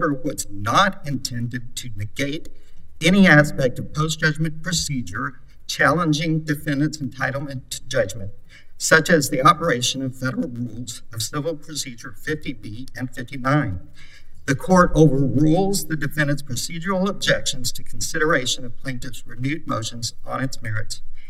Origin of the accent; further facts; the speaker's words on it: Utah, United States; Realize in Louisiana it probably is mule talk, but I'm from Utah, so.